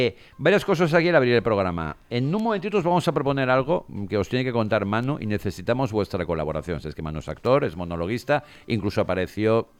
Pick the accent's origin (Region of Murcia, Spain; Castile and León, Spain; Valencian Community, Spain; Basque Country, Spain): Valencian Community, Spain; Valencia; Siendo valenciano a mí ya me cuesta.